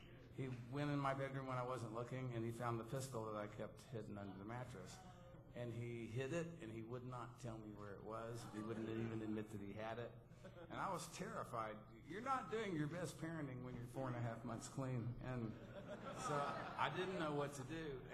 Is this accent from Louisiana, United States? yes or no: no; Texas, United States; And you know, I grew up in Texas hunting and fishing